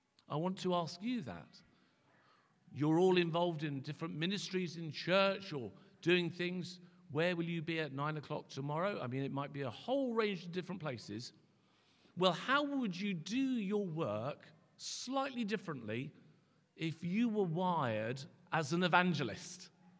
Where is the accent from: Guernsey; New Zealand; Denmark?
Guernsey; I grew up in Guernsey.